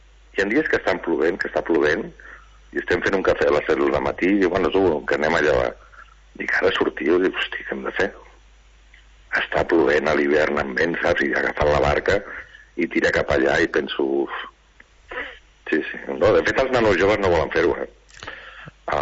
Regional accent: Barcelona, Catalonia, Spain; born there; also born or lived in Menorca; encara que jo vaig néixer a Barcelona

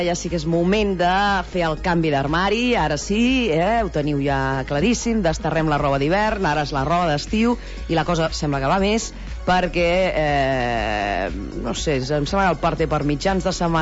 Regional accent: Girona, Catalonia, Spain; com a gironins sentim el...

